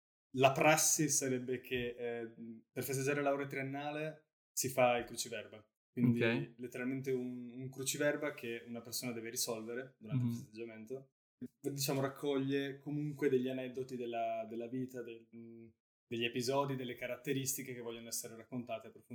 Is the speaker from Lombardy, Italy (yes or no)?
no; Padua, Veneto, Italy; sono uno studente, ex studente neolaureato dell'Università di Bologna, che purtroppo viene da Padova